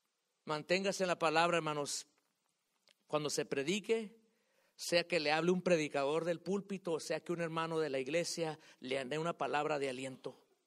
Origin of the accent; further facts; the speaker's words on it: Hopewell, United States; Si vas a Hopewell, porque yo soy de Hopewell.